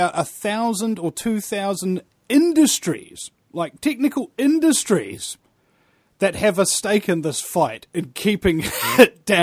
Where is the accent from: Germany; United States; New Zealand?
New Zealand; as a New Zealander, I think, we can come up with some very, very interesting number 8 wire solutions to all of these problems.